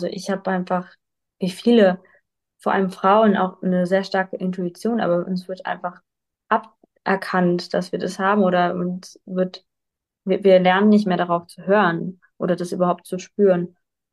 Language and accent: German; Lower Saxony, Germany; Also ich bin 2019 mit meinen Kühen ins Bergische Land gezogen. Ich komme eigentlich aus Niedersachsen